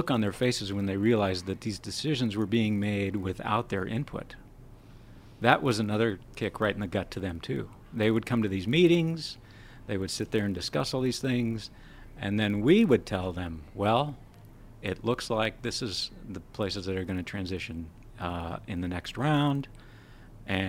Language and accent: English; South Dakota, United States; And there I grew up in South Dakota